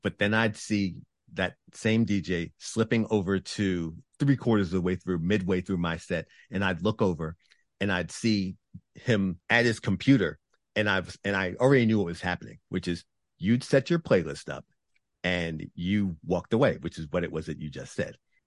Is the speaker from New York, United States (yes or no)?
yes; New York, United States; also born or lived in New Jersey; Growing up in New York and then parts of New Jersey, dance clubs, especially if you're in a black crowd